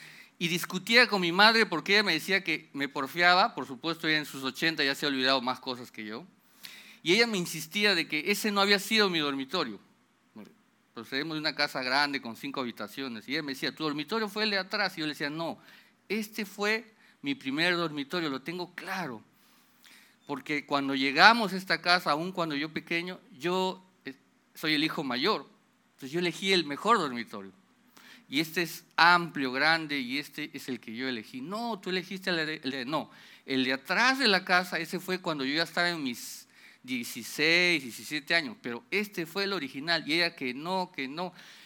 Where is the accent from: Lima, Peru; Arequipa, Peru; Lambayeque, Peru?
Lima, Peru; estando allá en mi tierra, en Lima, en mi ciudad, en mi casa que me vio crecer.